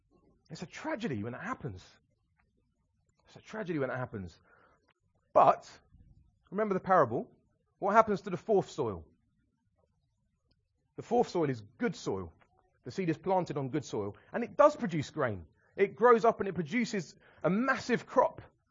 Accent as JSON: {"language": "English", "town": "Croydon", "region": "London", "country": "United Kingdom", "said": "Now, obviously, I'm from Croydon."}